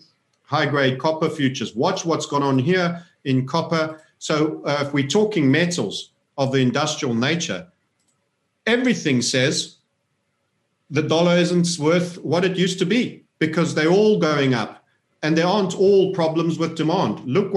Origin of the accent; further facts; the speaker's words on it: South Africa; born there; I say that as a South African born citizen, so I'm entitled to be a bit disparaging.